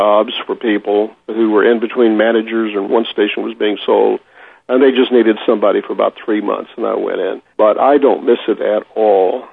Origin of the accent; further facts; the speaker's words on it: Fort Smith, Arkansas, United States; also born or lived in Sonora, California, United States; I live in Van Buren, Arkansas. I grew up in Fort Smith, just across the river. We retired to live in Sonora, California, and in the Sierra Nevadas.